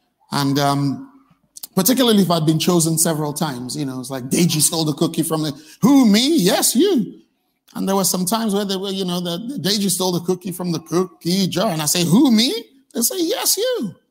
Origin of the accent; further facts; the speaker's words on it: Nigeria; Because, you know, as a Nigerian, Nigerian children aren't really